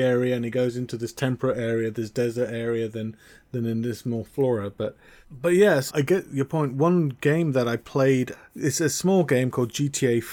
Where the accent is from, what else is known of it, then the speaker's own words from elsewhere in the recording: Bolivia; compared to the previous one set in Bolivia, my home country